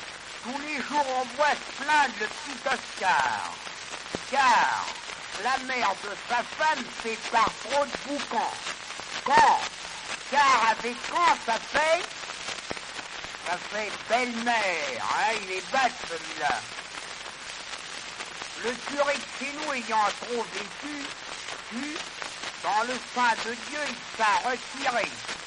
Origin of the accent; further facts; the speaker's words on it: Saint-Quentin, Hauts-de-France, France; Je viens de Saint-Quentin